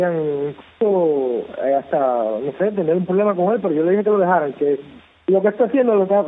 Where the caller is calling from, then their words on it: Contramaestre, Santiago de Cuba, Cuba; Bueno, te hablo desde Contramaestre, sí.